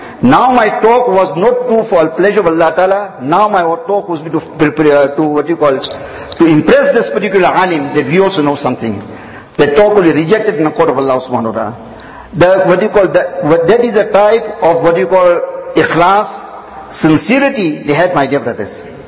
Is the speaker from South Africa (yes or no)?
yes; Benoni, Gauteng, South Africa; So I'm from Benoni.